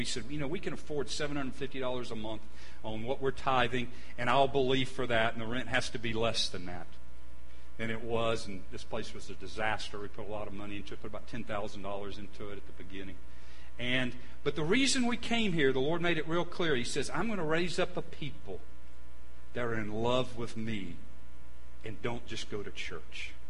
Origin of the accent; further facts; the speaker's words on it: Atlanta, Georgia, United States; I was raised up in Atlanta. I love big cities. I wanted to stay in Atlanta.